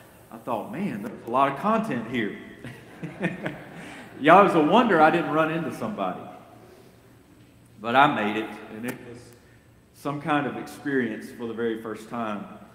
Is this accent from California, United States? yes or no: no; Holka, Mississippi, United States; I grew up in a small town in North Mississippi, Holka, Mississippi. Growing up in Holka was a lot like growing up in Pleasantville.